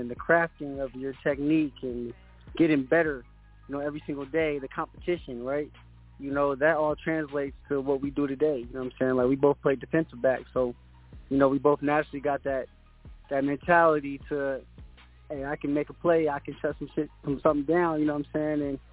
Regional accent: California, United States; You know, me, I'm from Cali

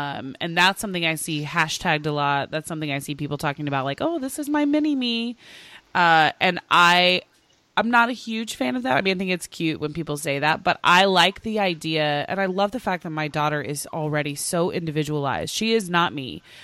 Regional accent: Oklahoma, United States; I grew up in Oklahoma to a single mom. My mom worked very hard. She raised me along with my grandma.

